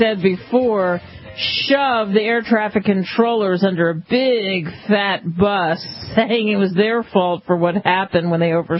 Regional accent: New Jersey, United States; But I'll tell you, growing up in Jersey, they always told us it was the greatest water in the world.

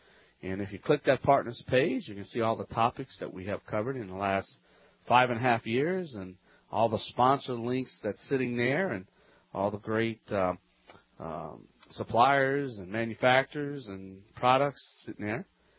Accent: Louisiana, United States; from the Bayou Land.

